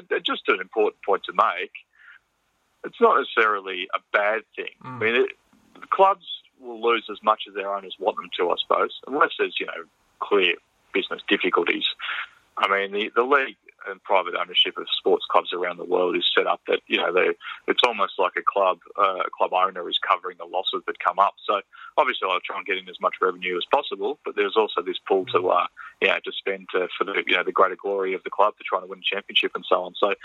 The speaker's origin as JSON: {"language": "English", "town": "Canberra", "region": "Australian Capital Territory", "country": "Australia", "tie": "born or raised there", "said": "I grew up in Canberra and used to go watch the Canberra Cannons all the time back in the day, back in the glory days of the 80s."}